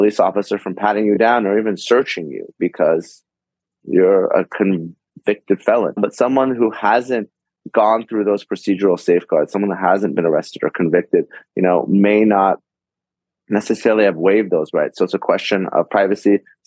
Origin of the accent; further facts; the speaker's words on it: California, United States; at least here in my home state of California.